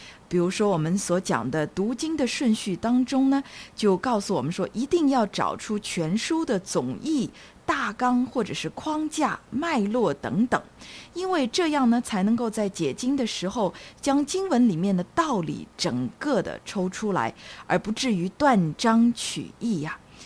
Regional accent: China; 其实如果这样，那我们中国人岂能信主得救呢？

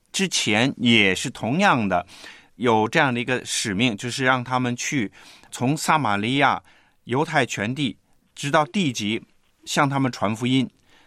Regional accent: China; 所以神给我们中国人有一个特别的地方

